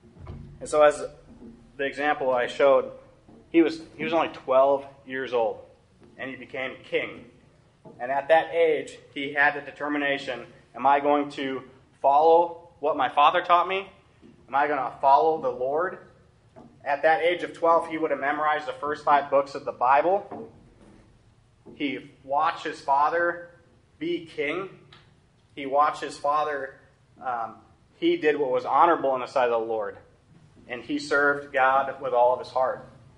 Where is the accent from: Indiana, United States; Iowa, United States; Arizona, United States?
Indiana, United States; Greenwood; and I'm from Greenwood, Indiana. Ever heard of it?